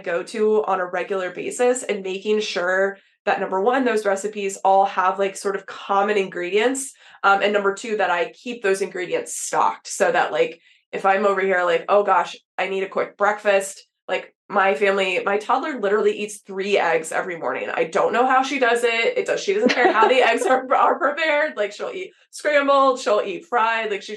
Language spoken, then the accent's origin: English; Texas, United States; I grew up in Texas, like pretty much ate them every day.